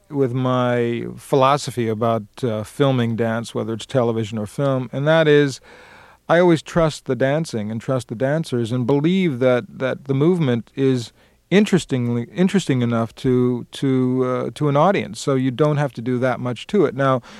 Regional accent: Queens, New York, United States; And I grew up in Queens. We didn't dirty dance, apparently, in the basements of Queens.

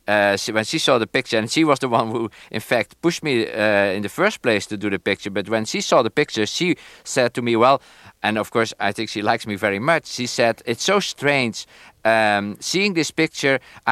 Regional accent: Netherlands; I grew up, when I was a child, I grew up in Holland, and we were occupied by the Germans at that time.

